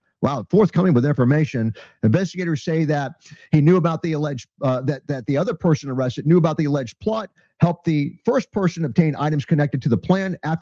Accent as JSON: {"language": "English", "region": "Florida", "country": "United States", "tie": "born or raised there", "said": "we have two teenagers in Florida, yeah, my home state"}